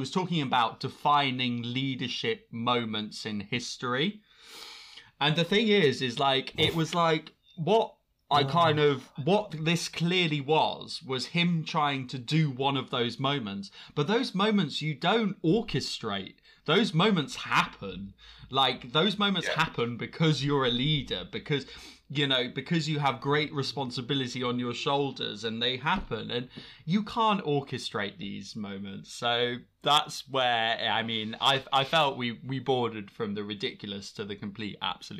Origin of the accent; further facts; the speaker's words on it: United Kingdom; And I just felt like as a Brit